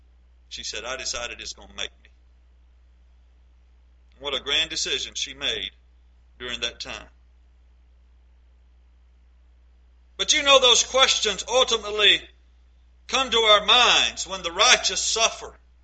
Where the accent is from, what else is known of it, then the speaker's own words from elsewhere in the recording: Savannah, Tennessee, United States; When I was growing up in Savannah, Tennessee